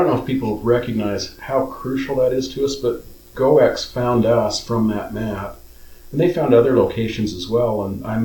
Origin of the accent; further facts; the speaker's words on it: Cedar City, Utah, United States; if I tell people I'm from Cedar City, Iron County, they know